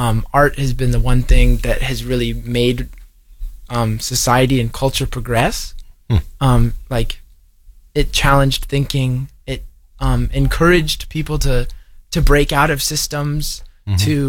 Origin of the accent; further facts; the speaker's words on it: Los Angeles, California, United States; I'm from Los Angeles.